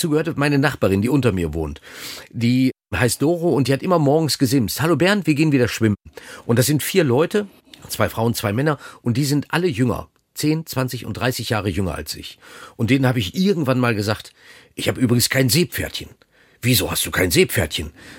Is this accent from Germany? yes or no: yes; North Rhine-Westphalia, Germany; bin ja groß geworden in Ostwestfalen auf Klocks, also auf Holzklotschen.